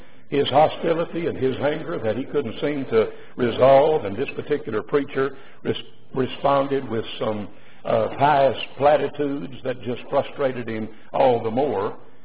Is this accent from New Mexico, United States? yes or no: no; Ada, Oklahoma, United States; that was before Walmart came in and took over the grocery business in my hometown of Ada, Oklahoma.